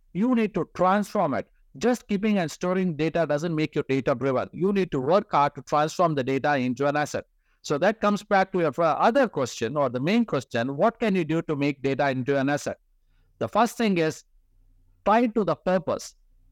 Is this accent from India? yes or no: yes; India; now in Calgary, Canada; I moved from India to Calgary in 2009.